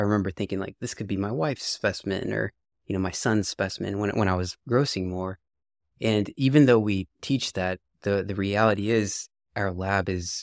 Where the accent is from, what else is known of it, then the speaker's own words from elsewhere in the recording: Texas, United States; So I'm this kid from Texas, never been to Chicago, never driven through snow